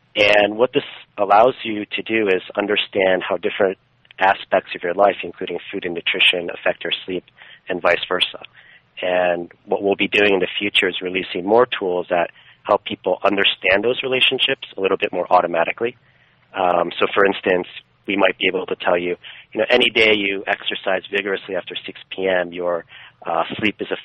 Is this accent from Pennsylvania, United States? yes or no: no; Cleveland, Ohio, United States; Yeah, I grew up in Cleveland